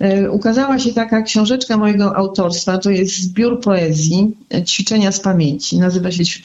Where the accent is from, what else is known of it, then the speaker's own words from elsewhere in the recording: Augustów, Podlaskie Voivodeship, Poland; jestem z Augustowa